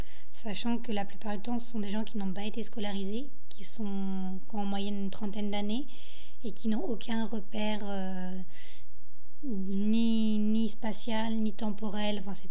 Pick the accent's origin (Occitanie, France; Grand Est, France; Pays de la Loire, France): Pays de la Loire, France; Angers; born there; now in Nantes, France; À Angers, mais j'ai quitté la région très rapidement.